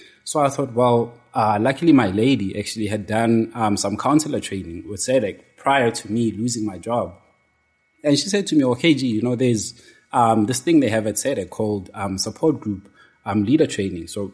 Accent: South Africa; I'm also South African

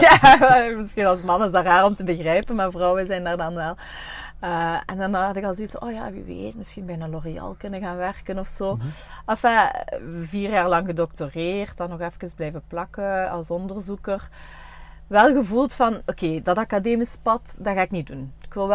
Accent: Bree, Limburg, Belgium; Ik ben geboren en getogen in Bree. Mm-hmm. Ik ben 40 jaar. Ik woon ondertussen niet meer in Bree

